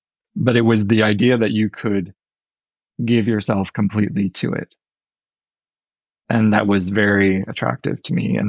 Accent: Canada; now in United Kingdom; when we grew up in Canada … was really not a common name.

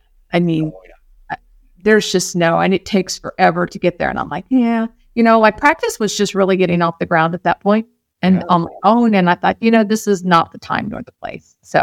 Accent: Indiana, United States; I'm an Indiana girl.

